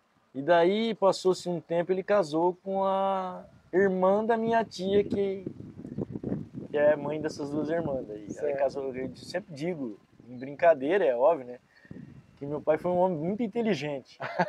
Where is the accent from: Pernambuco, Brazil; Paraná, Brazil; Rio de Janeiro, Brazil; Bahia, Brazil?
Paraná, Brazil; Francisco Alves; also born or lived in Nova Esperança; Mas é município de Nova Esperança, no Paraná. E aí, depois disso, a gente mudou para uma outra cidade chamada Francisco Alves, que eu tinha acho que 9, 10 anos.